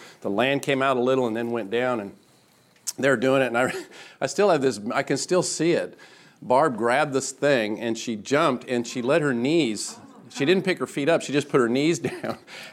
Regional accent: Oregon, United States; And I had been growing up in Oregon with the nice, cool weather

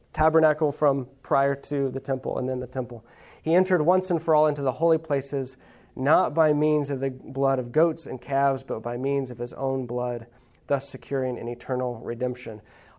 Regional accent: United States; I can take a day off from work, not because I'm an American and because, hey, I get a weekend.

